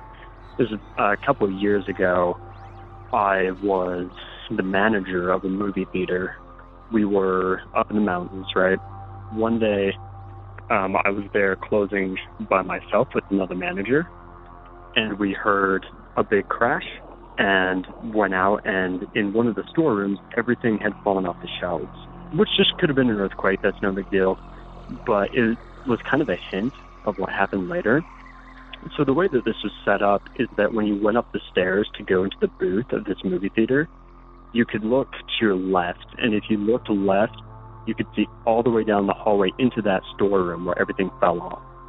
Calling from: Utah, United States; I'm calling from Utah.

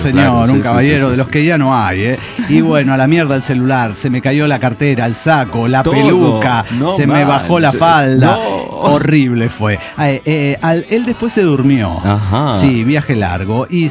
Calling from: San Luis, Argentina; de la Sierra de San Luis.

